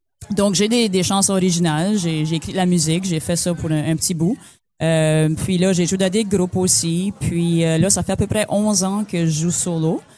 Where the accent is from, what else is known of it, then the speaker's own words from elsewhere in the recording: Memramcook, New Brunswick, Canada; now in Shediac, Canada; Je suis originaire de Bemramcook, mais j'habite à Shediac.